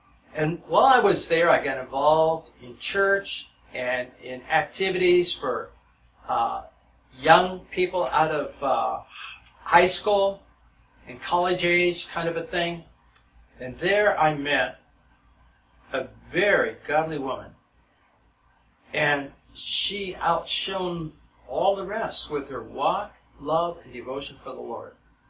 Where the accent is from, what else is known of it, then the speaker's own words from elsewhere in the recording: Los Angeles, California, United States; Now, I grew up totally in Los Angeles. I knew nothing about rural America and nothing about logging and cowboys.